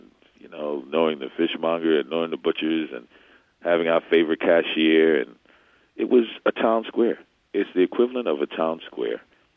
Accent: New Orleans, Louisiana, United States; Well, you know, I'm from New Orleans, born and raised, and, you know, when Katrina happened, my neighborhood was in some of the deepest part of the flooding, Pontchartrain Park

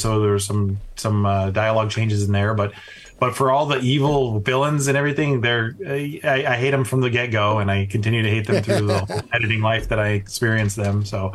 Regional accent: Chicago, Illinois, United States; born there; now in California, United States; I was born in Chicago, so Chicago Bears are one of my team.

